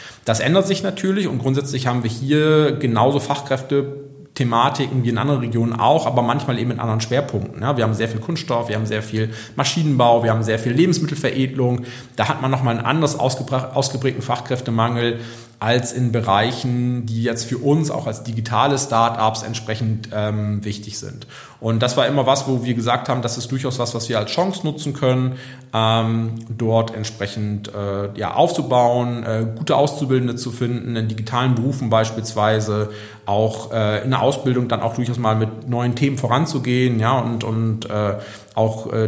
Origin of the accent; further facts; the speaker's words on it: Lohne, Lower Saxony, Germany; ich persönlich hier einfach eine große lokale Bindung habe. Ich bin schon in Lohne zur Schule gegangen, bin dann zum Studieren weggegangen, ja, wie man das so kennt, Hamburg-Hannover in meinem Fall. Und dann aus so ein bisschen auf familiären Gründen wieder zurückgekommen.